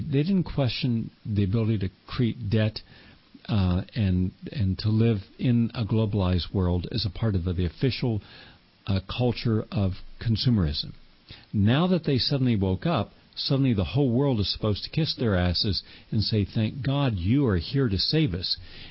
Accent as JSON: {"language": "English", "region": "Appalachia", "country": "United States", "tie": "born or raised there", "said": "not the poor where I grew up in Appalachia, not the poor in the dirt farms in Mississippi, Louisiana"}